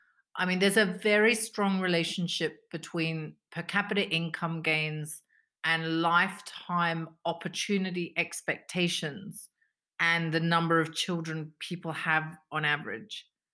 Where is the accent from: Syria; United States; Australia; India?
Australia; I'm from Australia. I'm from a country that has not, as in recent times, has not had any such questions or debates.